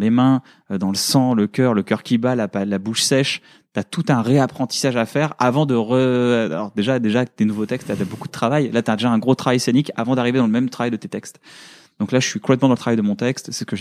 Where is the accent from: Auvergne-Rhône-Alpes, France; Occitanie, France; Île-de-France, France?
Île-de-France, France; Paris; Maintenant, je suis parisien